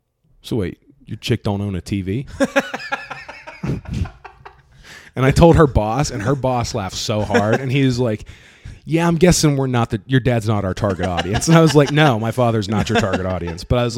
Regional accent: Midwest, United States; And at one point, he asked me where I was from originally. And I said, oh, I'm from the Midwest.

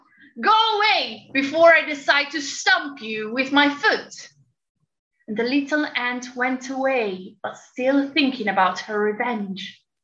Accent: Italy; English is a second language; I'm from Italy.

